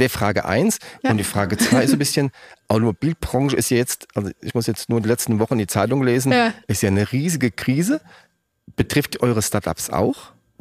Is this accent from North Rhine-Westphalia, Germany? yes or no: no; Vallendar, Rhineland-Palatinate, Germany; Ich komme aus Fallen da, kleiner Ort, und da ist die Wissenschaftliche Hochschule für Unternehmensführung.